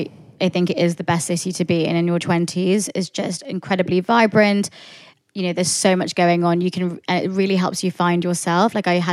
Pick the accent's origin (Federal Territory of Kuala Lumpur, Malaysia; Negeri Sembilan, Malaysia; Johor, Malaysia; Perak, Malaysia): Federal Territory of Kuala Lumpur, Malaysia; Kuala Lumpur; now in United Kingdom; So I'm from Kuala Lumpur, Malaysia. I was born there. My whole family still lives there. I'm the only one, apart from a few of my cousins who are at university and stuff, who live in the UK. And so, yeah, I was born there. I ended up going to boarding school in the UK when I was 13.